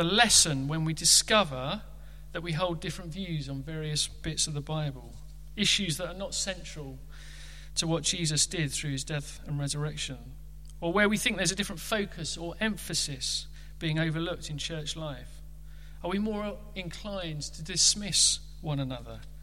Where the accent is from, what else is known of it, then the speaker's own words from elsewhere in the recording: Ilford, London, United Kingdom; The church I grew up in Ilford